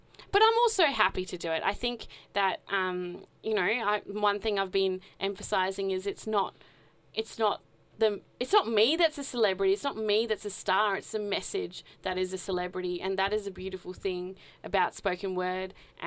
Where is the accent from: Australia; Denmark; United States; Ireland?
Australia; Is it, you know, my birth that makes me Australian? Is it my accent?